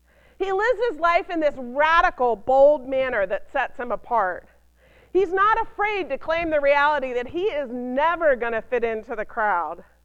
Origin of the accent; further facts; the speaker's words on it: the South, United States; You see, I'm from the South.